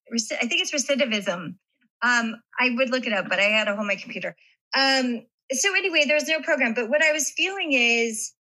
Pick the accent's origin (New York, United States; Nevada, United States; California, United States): Nevada, United States; Las Vegas; So I grew up as a performer. I grew up in Vegas, and I always, dancing was my like first love.